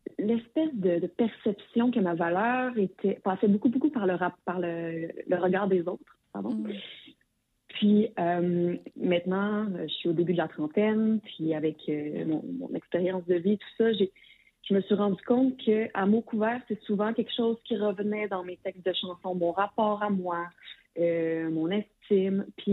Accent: Quebec, Canada; first language French; Je suis québécoise, francophone, le français est ma langue maternelle

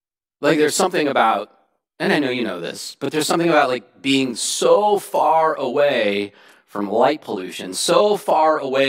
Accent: California, United States; And I'm like a city kid. I was raised in Southern California. Didn't spend a lot of time in the wilderness growing up.

